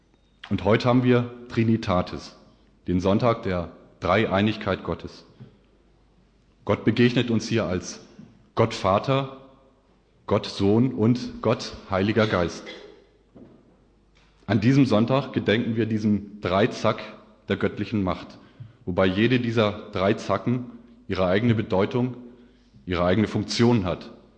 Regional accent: Northern Germany, Germany; Ich als Norddeutscher, ich komme aus der Nähe von Hamburg

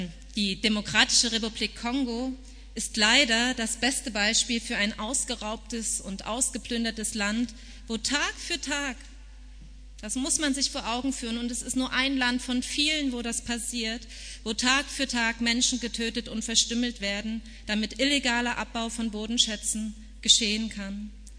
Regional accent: East Germany, Germany; Genau wie vor 30 Jahren, 1989, im Osten unseres Landes, wo ich aufgewachsen bin.

